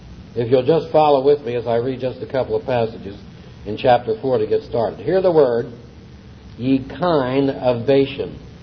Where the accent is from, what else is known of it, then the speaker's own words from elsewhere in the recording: New York, United States; also born or lived in Philadelphia; And when we were growing up around New York and Philadelphia